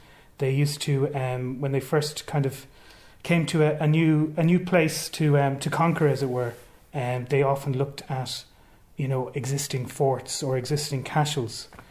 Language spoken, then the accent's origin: English; Galway, Connacht, Ireland; I'm from Galway originally